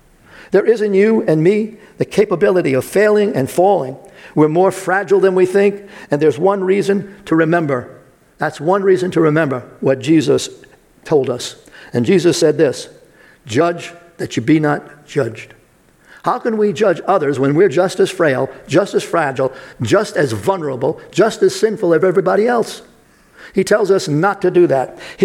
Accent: Brooklyn, New York, United States; But I got to tell you, growing up in Brooklyn, it was the same way.

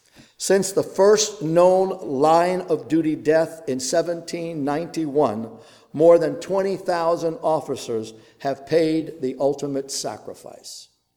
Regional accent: Brooklyn, New York, United States; Growing up in Brooklyn, New York, being Italian, that was a very chosen profession of my nationality back in those days.

